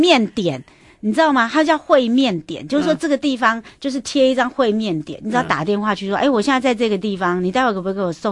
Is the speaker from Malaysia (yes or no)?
no; Taiwan; 我们台湾人都会觉得说啊，那我们顺便在这里喝酒吧。